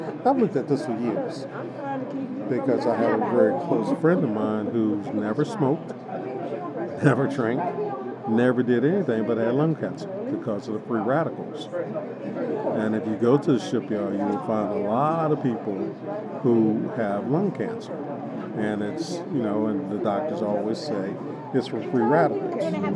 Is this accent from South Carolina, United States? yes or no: no; Virginia, United States; I grew up in Southwest Virginia, small town that went through an economic boom, and then it crashed in the 80s and 90s.